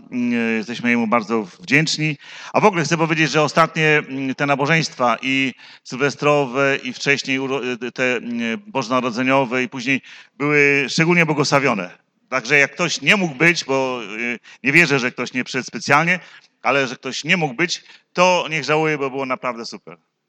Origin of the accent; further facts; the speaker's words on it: Zielona Góra, Lubusz Voivodeship, Poland; Tam się wychowałem w tej miejscowości i mieszkaliśmy przez wiele lat w budynku kościelnym jako rodzina. Zielona Góra, Kościół Zielonogórski jest dla mnie szczególnie bliski sercu.